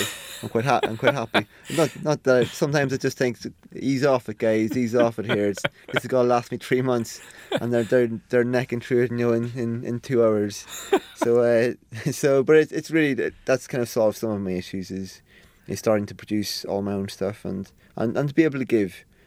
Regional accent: Ireland; You know, I grew up in Ireland

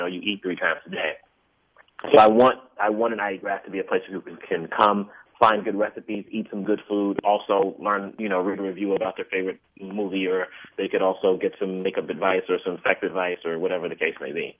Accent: Tacoma, Washington, United States; born or raised there

